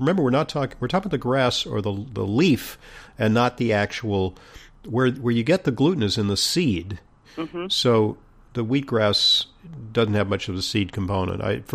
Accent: California, United States; I am from California, but I'm you know, literally from California, but intellectually I'm from Missouri.

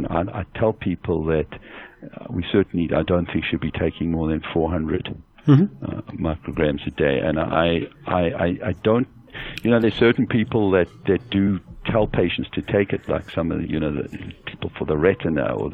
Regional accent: South Africa; I'm from South Africa, and, you know, we have something there called Safari, and I call it the Big Five.

